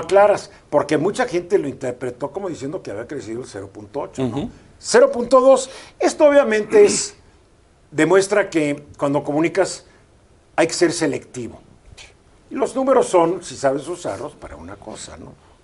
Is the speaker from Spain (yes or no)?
no; Mexico City, Mexico; Orgullosamente chilango. El término correcto es somos de la Ciudad de México, deberíamos ser mexicas.